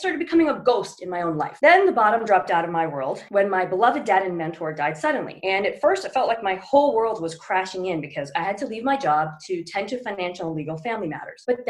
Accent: New York, United States; I'm originally from New York, the hotbed of the markets.

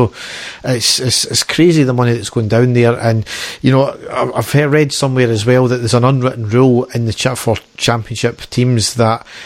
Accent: Stirling, Scotland, United Kingdom; Stirling.

